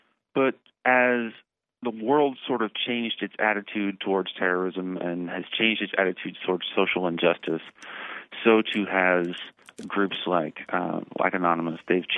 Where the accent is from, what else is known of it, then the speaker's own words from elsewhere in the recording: Texas, United States; I'm from Texas, so I'll use it as a representative.